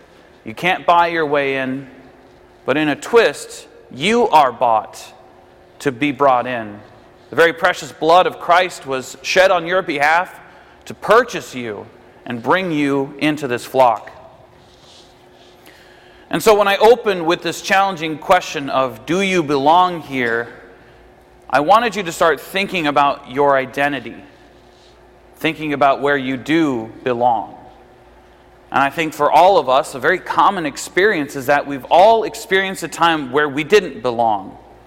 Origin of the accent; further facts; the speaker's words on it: United States; I'm an American, but I'm also the son of a Canadian.